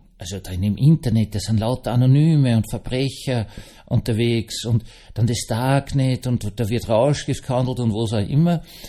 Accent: Austria; Es ist eine besondere Lächerlichkeit als Österreicher, das zu sagen.

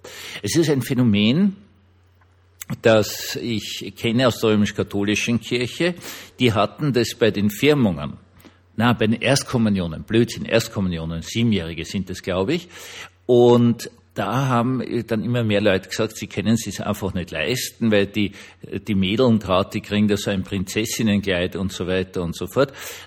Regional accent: Vienna, Austria; die Familien sind auch viel größer, als ich jetzt als Wiener gewohnt bin.

